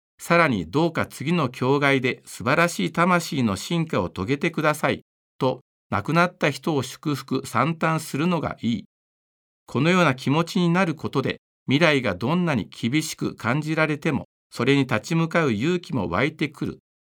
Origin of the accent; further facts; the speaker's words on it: Aichi, Japan; now in Nagano, Japan; 私は地元愛知県の教科部で働くことになりました。